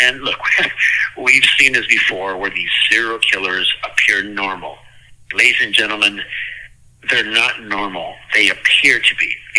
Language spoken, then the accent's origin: English; La Puente, California, United States; I grew up in La Puente, California.